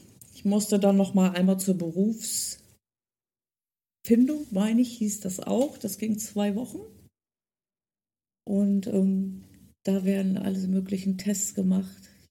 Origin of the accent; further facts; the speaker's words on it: Delmhorst, Lower Saxony, Germany; born there; Aber sowas von Norddeutsch bin ich. Wie gesagt, ich bin ja in Delmhorst geboren und es gehört zu Niedersachsen und es ist im Norden und ich könnte mir auch nicht vorstellen, von hier irgendwie weg.